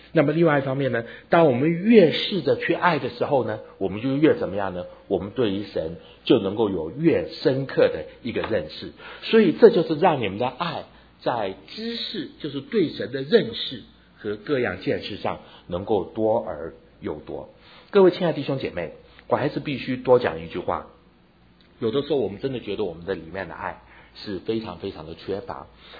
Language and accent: Chinese; Taiwan; 你晓不晓得我在台湾长大啊？你们都晓得我在台湾长大。